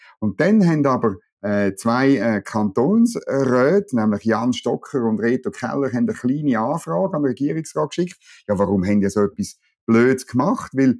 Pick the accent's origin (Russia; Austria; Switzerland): Switzerland; Als Schweizer bin ich auch sehr betroffen